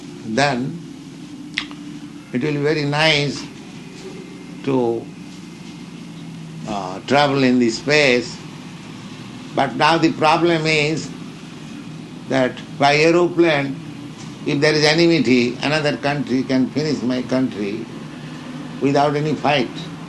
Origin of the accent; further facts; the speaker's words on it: India; now in United States; Here in America, whenever I meet some gentleman in the street, and he understands that I am coming from India, he says, "Oh, India is very poverty-stricken."